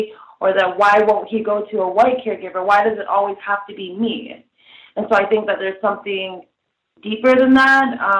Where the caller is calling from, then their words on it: Bothell, Washington, United States; Hi, I'm calling from Bothell, Washington.